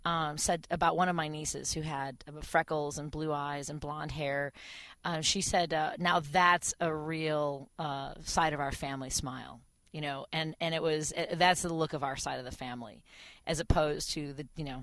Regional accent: Chicago, Illinois, United States; And I'm from Chicago.

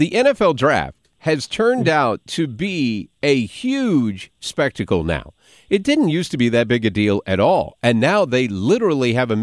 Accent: the South, United States; That sounds like a weekend when I grew up in the South.

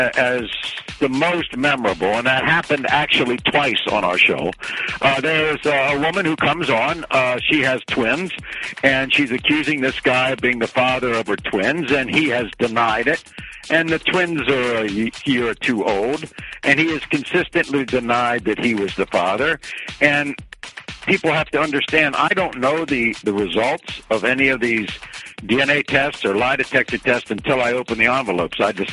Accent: Washington, District of Columbia, United States; then in Washington, D.C., my hometown, I started talk shows, and so I ended up doing news and local talk shows all around the country in Washington, where I grew up

